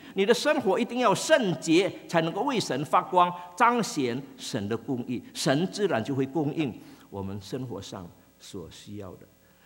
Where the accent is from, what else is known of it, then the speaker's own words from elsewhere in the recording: China; 就好像我们中国人有时候想的太多啊